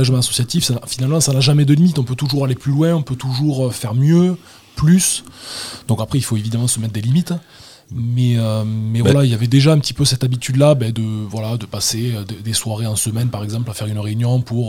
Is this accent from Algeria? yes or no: no; Barguelonne-en-Quercy, Occitanie, France; also born or lived in Cahors; donc je suis né à Cahors. Mais on m'a vite ramené à Saint-Donès, du coup dans mon village d'origine, qui fait partie de Barguelonne-en-Quercy. Donc voilà, j'ai grandi entre la biscuiterie familiale fondée par mes grands-parents et le lac de mon domicile.